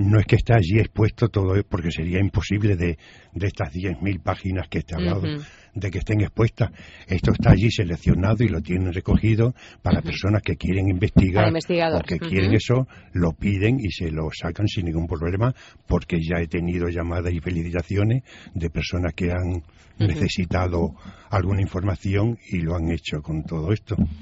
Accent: Cáceres, Extremadura, Spain; born there; de ser extremeño, nacido precisamente en Cáceres.

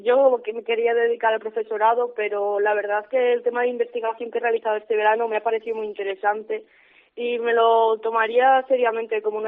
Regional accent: Palacios, Castile and León, Spain; aparte de mi pueblo, que es Palacios, que tiene un retablo precioso que sale en uno de los libros de Don Gómez Moreno

